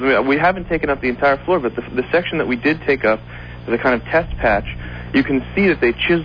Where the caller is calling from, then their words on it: Brooklyn, New York, United States; I'm calling from Brooklyn, New York.